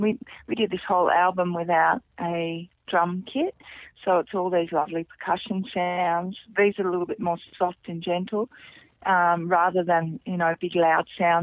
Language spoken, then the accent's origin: English; Mallee, Australia; but I grew up in the Mallee and the Lovegrass, I know.